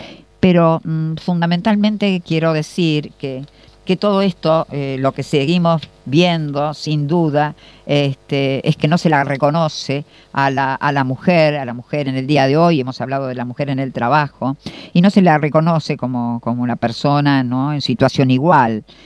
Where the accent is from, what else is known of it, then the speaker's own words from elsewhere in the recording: San Martín, Buenos Aires Province, Argentina; que soy del distrito de San Martín, de la provincia de Buenos Aires